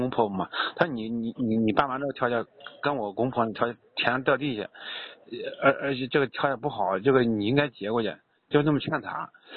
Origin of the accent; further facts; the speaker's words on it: Langfang, Hebei, China; 那是廊坊，不是唐山。